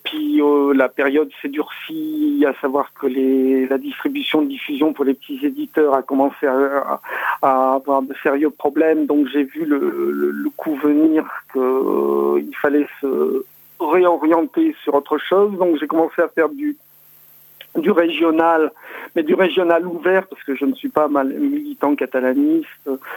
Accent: Perpignan, Occitanie, France; je venais de Perpignan, je ne suis pas catalan, mais j'ai passé mon adolescence à Perpignan, et j'ai un certain attachement à cette région.

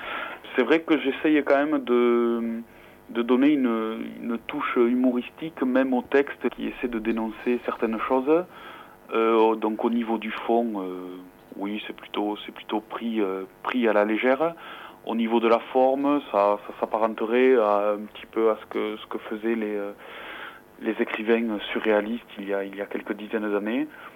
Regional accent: Olemps, Occitanie, France; now in Aubin, France; J'habite sur Aubin, donc je suis originaire de Olemps, à côté de Rodez.

